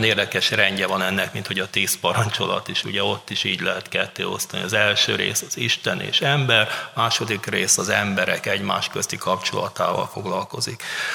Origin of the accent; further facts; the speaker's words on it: Budapest, Hungary; nekem, aki lánymányosi gyerek voltam valamikor, és mi Újpestről költöztünk Káposztásmegyerre